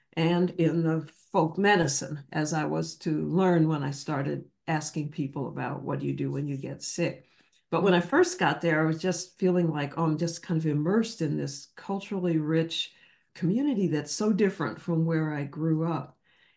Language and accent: English; Michigan, United States; I had never been in the South growing up in Michigan.